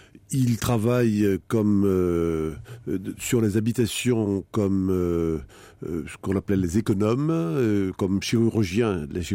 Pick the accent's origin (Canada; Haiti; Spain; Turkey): Haiti; moved away as an adult; now in France; je suis né et j'ai grandi en Haïti, que j'ai quitté il y a 50 ans, mais à l'âge de 20 ans. J'y ai de la famille. C'est dans cette terre que reposent mes parents et mes ancêtres.